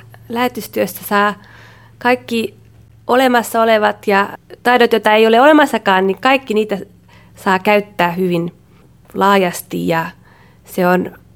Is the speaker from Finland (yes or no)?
no; Japan; Aikoinaan siellä on ollut suomalainenkin koulu, jota itse kävin lapsena Japanissa